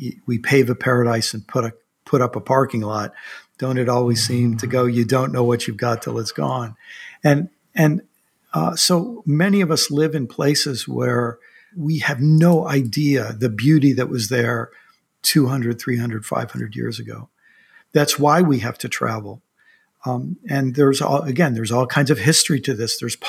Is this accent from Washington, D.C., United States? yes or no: yes; Washington, D.C., United States; I grew up outside of Washington, D.C., so I was part of that Washington to New York megalopolis.